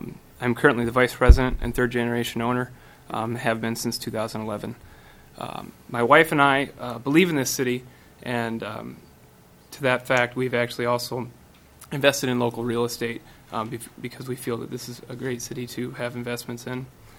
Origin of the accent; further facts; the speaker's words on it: Clinton, United States; I was born and raised in Clinton.